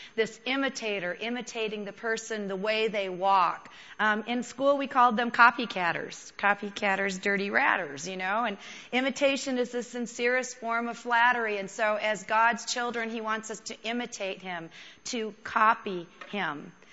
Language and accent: English; Scotland, United Kingdom; I'm Scottish.